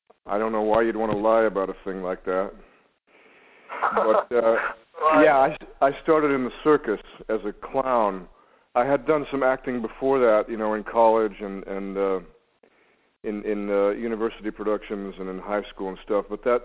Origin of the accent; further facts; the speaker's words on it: the West, United States; now in Los Angeles, United States; I spent about a year in New York, and because I was raised in the West, I felt like a fish out of water. So I ended up back in L.A.